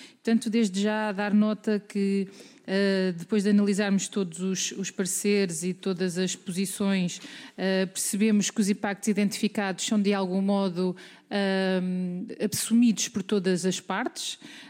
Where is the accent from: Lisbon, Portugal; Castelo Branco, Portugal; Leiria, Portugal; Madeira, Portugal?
Leiria, Portugal; sou de Leiria